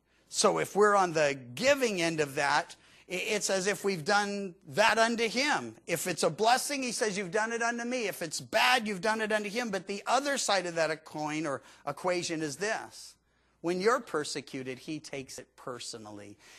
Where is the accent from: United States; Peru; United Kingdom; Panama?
United States; Georgia; born there; they're like, yeah, I'm from Georgia. I'm like, oh, I was born there.